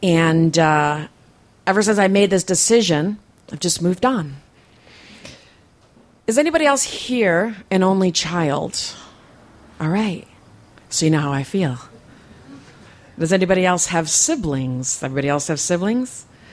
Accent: East Coast, United States; I'm from the East Coast, so I was born in 1970

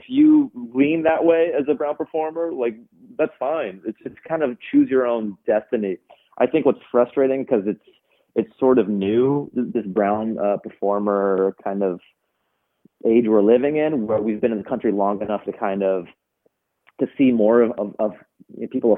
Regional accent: Seattle, Washington, United States; born there; because, you know, I was born in Seattle, right? I'm very American, but that's also part of my identity as well. Like, my parents are from Afghanistan, so I have a unique perspective

